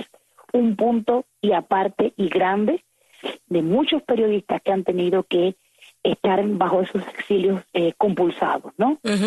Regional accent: Cuba; y como ciudadanos también, como cubanos, habíamos denunciado la situación

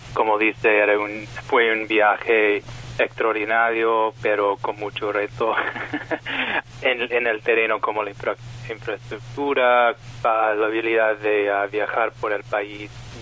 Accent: United States; Spanish is a second language; Como americano, tengo ideas en mi mente sobre la situación en la isla

